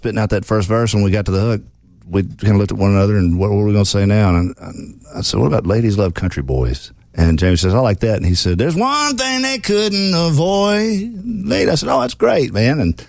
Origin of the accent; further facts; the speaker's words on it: Memphis, Tennessee, United States; now in Nashville, United States; I grew up in Memphis, and there's some whack jobs down there. But when I came to Nashville and got on Music Row, you know, you had everybody.